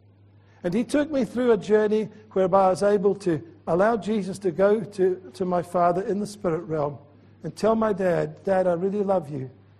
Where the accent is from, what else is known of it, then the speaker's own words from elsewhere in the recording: Edinburgh, Scotland, United Kingdom; I can speak Scottish because I was born and bred in Edinburgh. I have been back to Edinburgh. I've been truly a Scot all my life